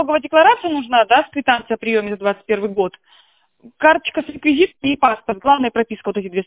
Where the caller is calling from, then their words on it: Moscow, Russia; я звоню вам из Москвы, работаем мы по всей России